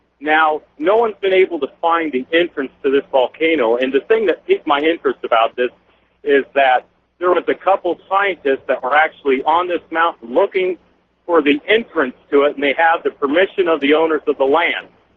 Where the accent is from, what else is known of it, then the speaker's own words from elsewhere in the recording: California, United States; Hey, I just wanted to let you know, I'm from Northern California